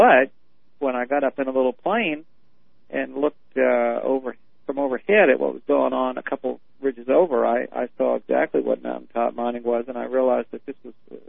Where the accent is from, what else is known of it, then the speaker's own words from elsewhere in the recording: New York, United States; Well, I'm a New Yorker, Bob, and I'd never even been to West Virginia, much less heard of mountaintop removal mining.